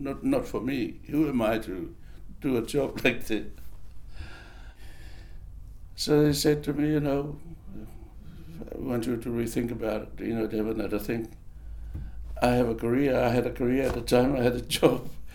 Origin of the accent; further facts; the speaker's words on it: Tokelau; moved away; I was brought up in Tokelau by my uncle and my auntie.